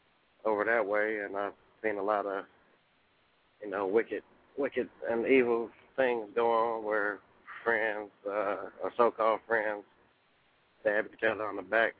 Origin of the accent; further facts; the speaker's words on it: Cincinnati, Ohio, United States; Yeah, I'm I'm … from Cincinnati, Ohio.